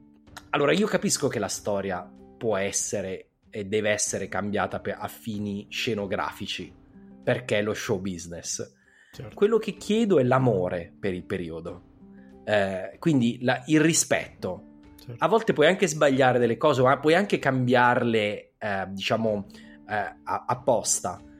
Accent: Abruzzo, Italy; Io comunque sono anche sono nel nord del sud o il sud del nord, insomma, però più il nord del sud, in quanto abruzzese.

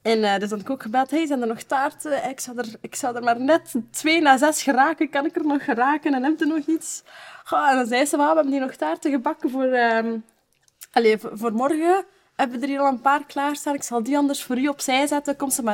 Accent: Morocco; hoe dat winkeliers of zo zijn in mijn thuisland, in Marokko dan.

